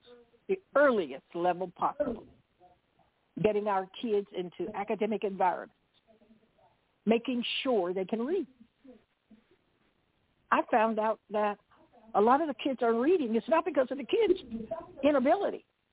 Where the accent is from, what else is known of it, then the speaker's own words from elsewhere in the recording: Louisiana, United States; And I'm from Franklin Parish here in Louisiana